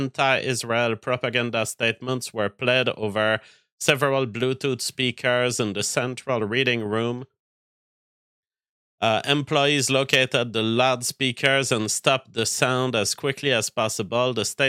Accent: Canada; because I'm a Canadian, basically

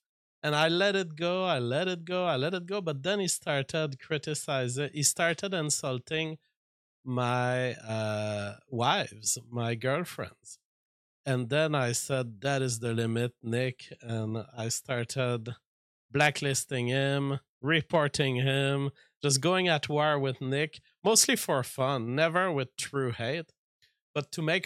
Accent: Canada; You know, I'm looking at this as a Canadian

